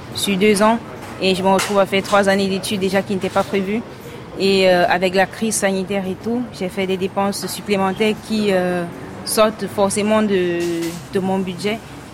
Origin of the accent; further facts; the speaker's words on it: Cameroon; now in France; J'ai 23 ans. Je viens déjà du Cameroun où j'ai fait une licence en gestion des opérations.